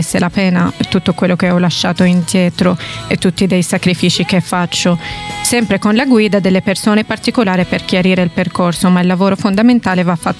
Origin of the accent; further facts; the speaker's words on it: Syria; Italian is a second language; paradossalmente questa sensazione non l'avevo mai provata neanche nella mia lingua madre e nel mio paese. Questo mi ha motivato ancora di più, non solo per integrarmi ma anche per spiegare chi sono, da dove vengo, cos'è davvero la Siria e chi sono i siriani.